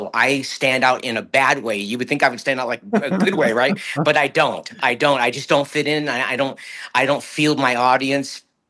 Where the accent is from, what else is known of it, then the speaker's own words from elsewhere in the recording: Stockton, California, United States; I grew up in Stockton.